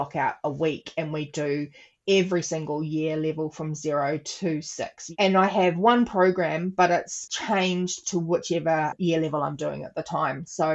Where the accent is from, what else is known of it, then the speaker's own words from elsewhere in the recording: New Zealand; growing up in Aotearoa, New Zealand, we didn't have that opportunity to learn our history.